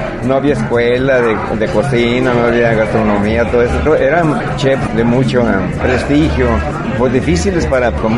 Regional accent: San Luis Potosí, Mexico; now in Puerto Vallarta, Mexico; Soy de San Luis Potosí.

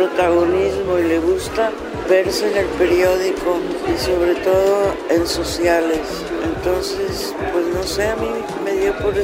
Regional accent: León, Guanajuato, Mexico; also born or lived in Guadalajara; No, yo soy de Guadalajara, pero viví desde muy chiquita. Mi papá compró una fábrica de zapatos en León y nos fuimos a vivir a León.

